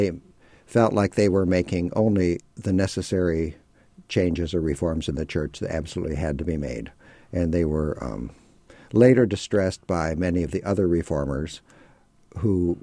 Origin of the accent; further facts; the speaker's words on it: Minnesota, United States; from Minnesota myself, and I tell them it's almost all true.